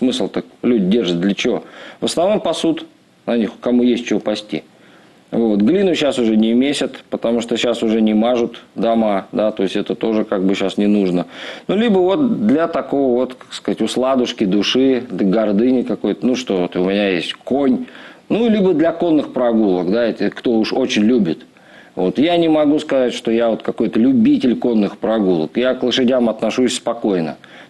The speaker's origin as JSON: {"language": "Russian", "region": "Saint Petersburg", "country": "Russia", "tie": "born there", "said": "Я живу в Питере. Я там родился, в Ленинграде. Вот, у меня мама с Питера."}